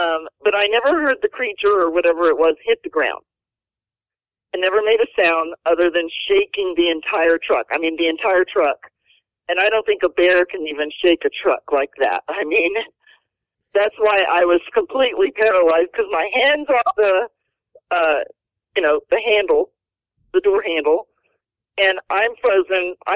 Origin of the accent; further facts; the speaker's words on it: Houston, Texas, United States; I grew up in Houston. I was a rodeo cowgirl. I was out in the forest. I was in the country.